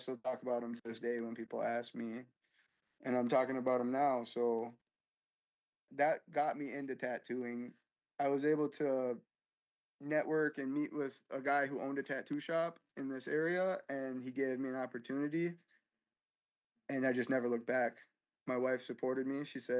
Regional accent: Minneapolis, Minnesota, United States; I was born in North Minneapolis, grew up there for a little while, and eventually found myself in foster care.

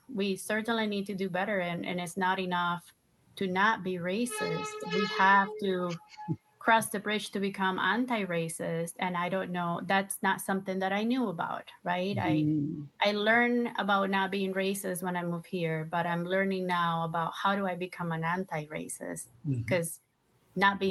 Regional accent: Venezuela; when I was growing up in Venezuela, the least privileged neighborhoods were highly populated by Afro-Latinos.

